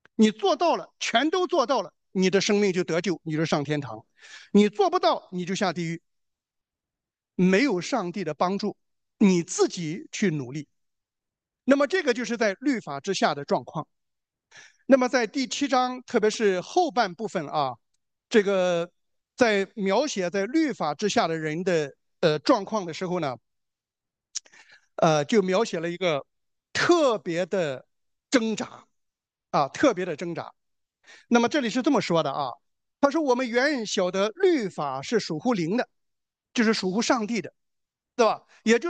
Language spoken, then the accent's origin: Chinese; China; 所以，我们中国人还是那句话，叫做“人不为己”